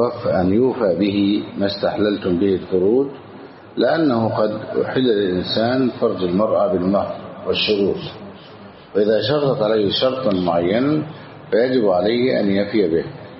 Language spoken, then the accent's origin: Arabic; Egypt; بلدنا مصر